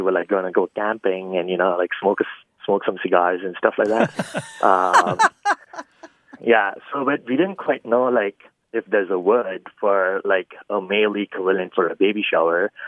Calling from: Austin, Texas, United States; I'm calling from Austin, Texas.

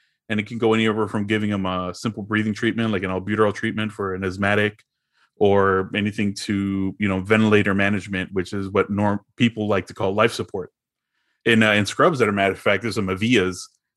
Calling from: Fort Worth, Texas, United States; Fort Worth, Texas.

